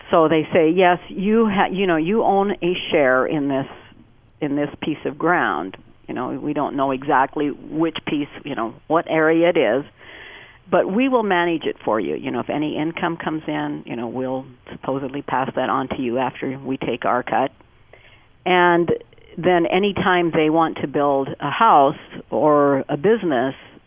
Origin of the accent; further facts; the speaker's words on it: Pine Ridge Reservation, South Dakota, United States; I'm from the Pine Ridge Reservation, as the listeners may know, but we started a nonprofit there to help people get into home ownership.